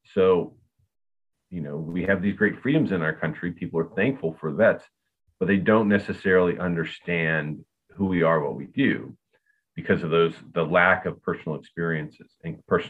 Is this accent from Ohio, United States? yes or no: yes; Akron, Ohio, United States; I was from Akron, Ohio, and I was kind of the ringleader of the guys.